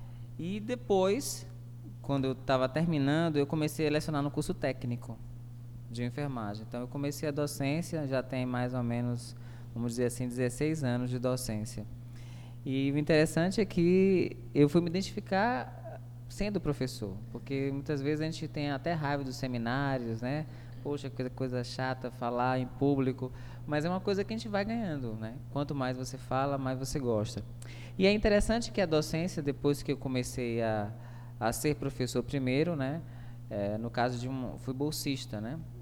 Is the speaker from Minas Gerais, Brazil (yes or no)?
no; Feira de Santana, Bahia, Brazil; Eu sou baiano, de Feira de Santana.